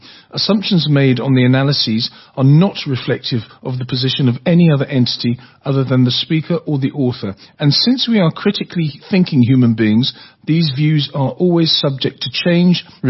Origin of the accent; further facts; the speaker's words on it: England, United Kingdom; now in Netherlands; England, my home country. I've got my Netherlands, my adopted country, and then later … I associate myself with the Welsh